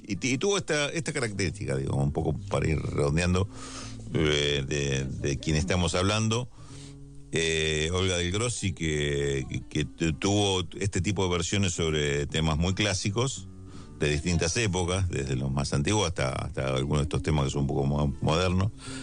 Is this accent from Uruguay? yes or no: yes; Tacuarembó, Uruguay; born there; Una corrección. Nací en Tacuarembó.